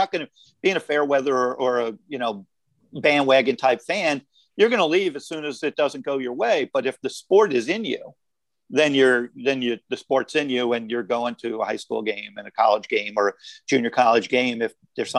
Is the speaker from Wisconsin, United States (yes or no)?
no; New York, United States; because I grew up in New York and Tom Terrific was my guy.